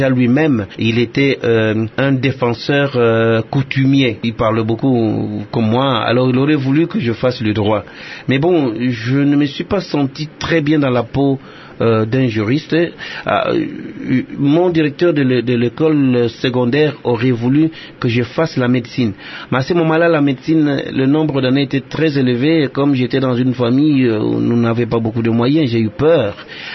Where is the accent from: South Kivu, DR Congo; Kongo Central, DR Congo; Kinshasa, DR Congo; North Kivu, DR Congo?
Kongo Central, DR Congo; Kangou; Eh bien, je suis né à Kangou, dans le bas-fleuve